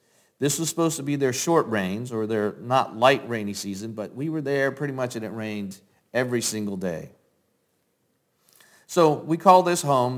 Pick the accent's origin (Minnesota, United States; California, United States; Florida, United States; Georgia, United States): Florida, United States; I'm from Florida. That wasn't hot.